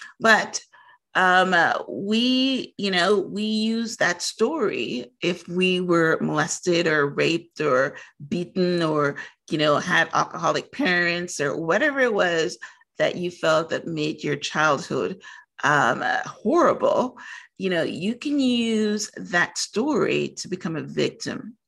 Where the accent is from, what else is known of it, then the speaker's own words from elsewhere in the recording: Guyana; born there; I was born in British Guiana, which is South America. And when I was born, Guyana was a very poor country.